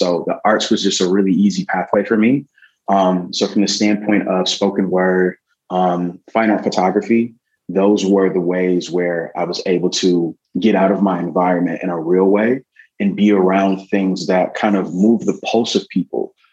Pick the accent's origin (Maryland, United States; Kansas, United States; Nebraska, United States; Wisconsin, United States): Wisconsin, United States; Milwaukee; growing up in Milwaukee, Wisconsin, there were a few different focuses of mine growing up.